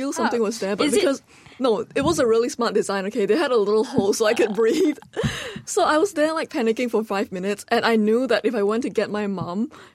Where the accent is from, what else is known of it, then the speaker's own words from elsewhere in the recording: Malaysia; Growing up in Malaysia, it's not as much pressure as, you know, growing up in Singapore or China